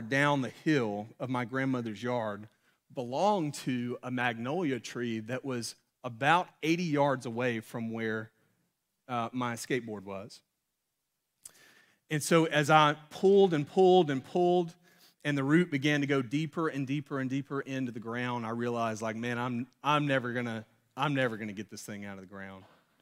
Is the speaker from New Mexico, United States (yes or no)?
no; Alabama, United States; I grew up in North Alabama, and my neck is red, and that red is deep.